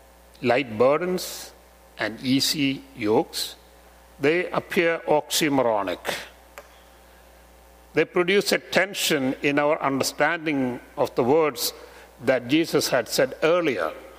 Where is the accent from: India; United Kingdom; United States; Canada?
India; the place where I grew up in India was so common at that time.